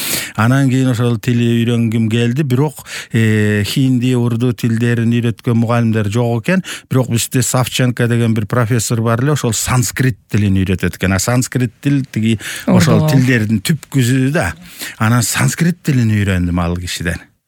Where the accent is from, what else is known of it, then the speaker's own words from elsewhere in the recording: Toktogul, Jalal-Abad Region, Kyrgyzstan; токтогул шаарында туулгам, жашайм.